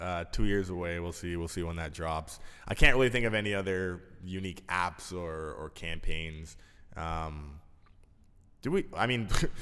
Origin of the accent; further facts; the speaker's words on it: Canada; We're Canadian.